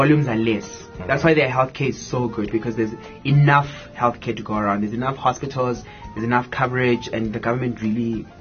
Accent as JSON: {"language": "English", "town": "Soweto", "region": "Gauteng", "country": "South Africa", "tie": "born or raised there", "said": "I grew up in Soweto."}